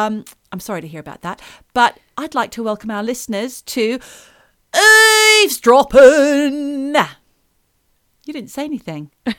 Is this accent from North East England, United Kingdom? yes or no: yes; North East England, United Kingdom; I'm Geordie. I'm the tall one.